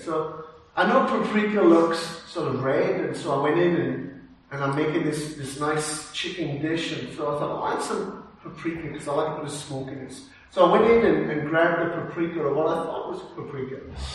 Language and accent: English; Wales, United Kingdom; And so coming from the UK, I know some of you thought my accent was from Tasmania, but no, I'm originally from Wales.